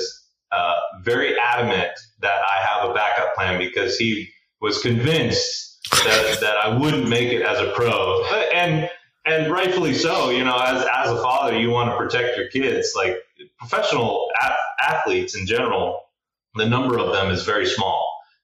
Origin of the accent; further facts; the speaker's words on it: Tucson, Arizona, United States; You know, we grew up in Tucson, so there's tons of fighter jets out there between the Guard and then the active duty with the A-10s and then the Vipers.